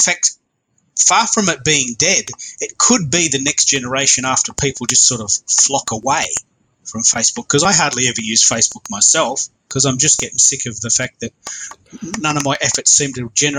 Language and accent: English; Australia; I'm an Aussie in Melbourne, Australia.